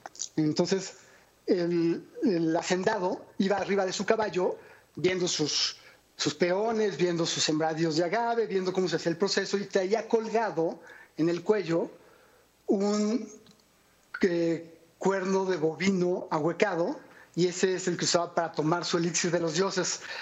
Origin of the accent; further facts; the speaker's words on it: Mexico; todo este concepto que nos identifica como mexicanos